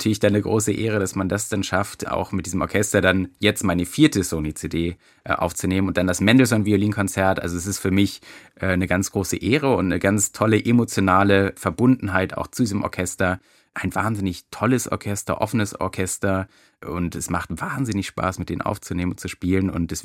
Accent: Hanover, Lower Saxony, Germany; weil ich bin in Hannover groß geworden und habe da auch immer wieder dieses Orchester gehört.

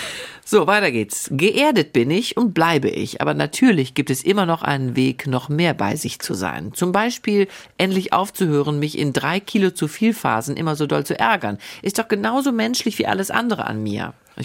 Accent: Wuppertal, North Rhine-Westphalia, Germany; accent: North German; now in Hamburg, Germany; wenn ich wieder weg bin aus Wuppertal, dann rede ich wieder ganz normal wie jetzt. Und die Leute behaupten, dass ich Norddeutsch spreche. Also ich fühle mich, ich sage immer, hier, Hamburg ist mein Zuhause und meine Heimat ist Wuppertal.

